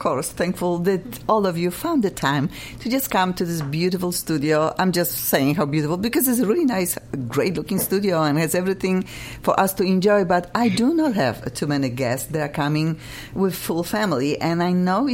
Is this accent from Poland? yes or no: yes; Gliwice, Silesian Voivodeship, Poland; Come on, I'm from Gliwice.